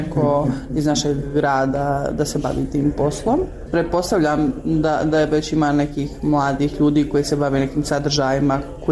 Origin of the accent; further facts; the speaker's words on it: Bosnia & Herzegovina; kod nas u Bosni ne postoji nikakvo regulatorno tijelo